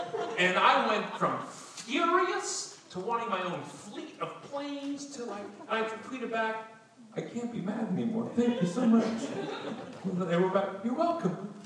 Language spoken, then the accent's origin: English; Canada; I got to security early because I'm Canadian.